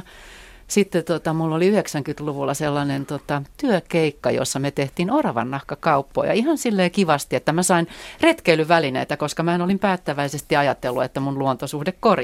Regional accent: Helsinki, Uusimaa, Finland; born or raised there

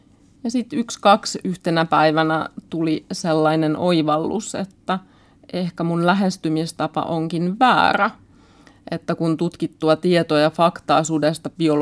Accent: Southern Finland, Finland; also born or lived in Ostrobothnia; Olen syntynyt Pohjanmaalla. Ja vaikka muutimme sieltä Etelä-Suomen maaseudulle, kun olin pieni, niin vietimme paljon aikaa Pohjanmaalla maaseudulla yhä.

